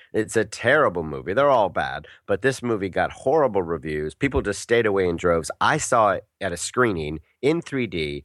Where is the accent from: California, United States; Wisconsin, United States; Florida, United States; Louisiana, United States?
Florida, United States; also born or lived in Bermuda; I grew up in Florida and I was born in Bermuda, so I'm used to hurricanes.